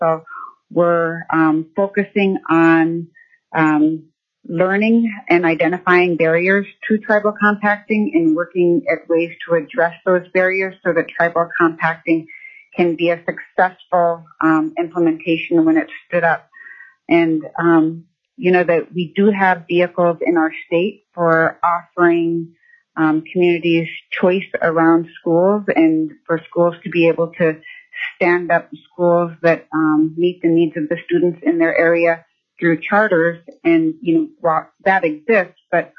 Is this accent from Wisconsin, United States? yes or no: no; Fairbanks, Alaska, United States; I'm from Fairbanks, and I also work in Kotzebue in the Northwest Arctic region.